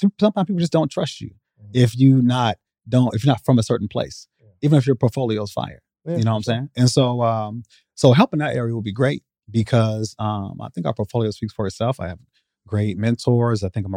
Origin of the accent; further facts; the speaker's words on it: Iowa, United States; Hey, I'm from Iowa. Iowa, right?